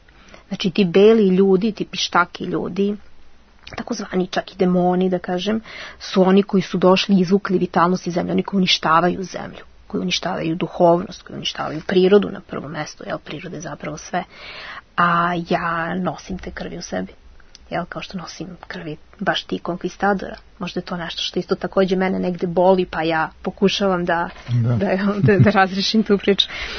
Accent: Belgrade, Serbia; born there; Ja sam rođena u Beogradu

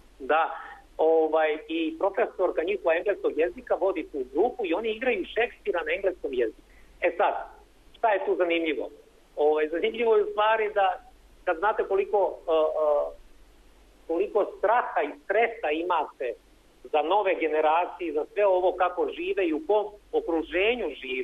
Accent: Inđija, Vojvodina, Serbia; born there; ja sam rođen u Inđiji.

